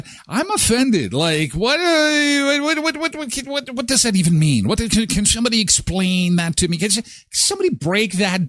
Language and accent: English; Manitoba, Canada; I was born and raised in Manitoba. I was a Bomber fan as a kid, but I did a 4-year tour of duty at Z99 in Regina at the radio station there.